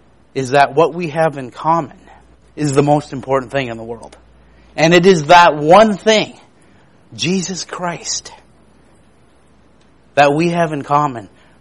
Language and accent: English; Canada; I'm Canadian. We don't even understand what that means.